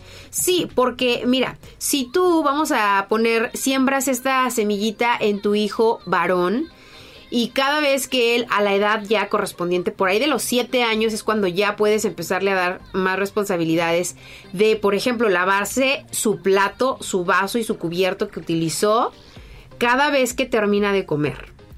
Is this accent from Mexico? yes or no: yes; Mexico; hablo por lo que veo y por lo que yo sé que sucede dentro de mi comunidad como mexicana, como latina.